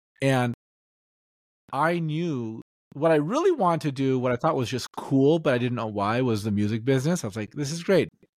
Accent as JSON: {"language": "English", "town": "Los Angeles", "region": "California", "country": "United States", "tie": "born or raised there", "also_born_or_lived": "New York / Athens", "said": "Yeah, I grew up in Los Angeles, the Valley. I spent my whole life here, except for a year and a half where I lived in New York."}